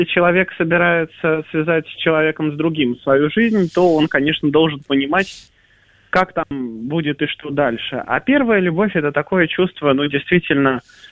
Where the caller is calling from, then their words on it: Moscow, Russia; Я из Москвы звоню.